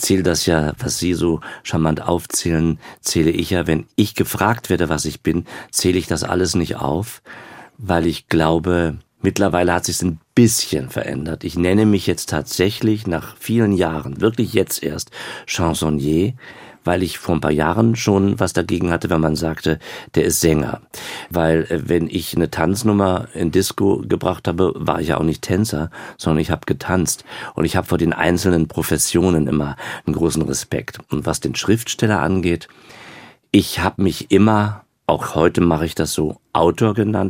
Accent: Germany; Je älter ich werde, spüre ich neben den jüdischen Wurzeln auch immer mehr und immer mehr mein Deutschsein.

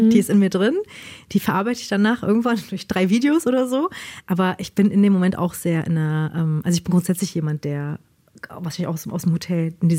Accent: Berlin, Germany; born there; ich war zwar gebürtige Berlinerin, aber habe halt die Staatsangehörigkeit meiner Eltern bekommen und nicht die des Landes, wo ich geboren bin.

